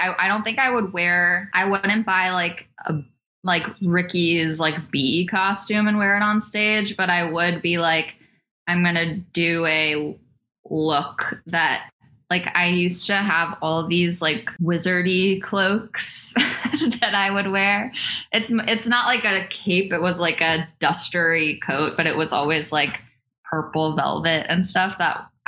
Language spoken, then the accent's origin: English; New York City, New York, United States; I grew up in New York City, so it wasn't really a driver vibe